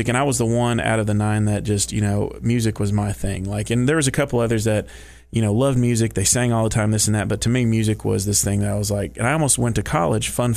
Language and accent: English; Dominican Republic; now in United States; So I said, no, I grew up in the Dominican.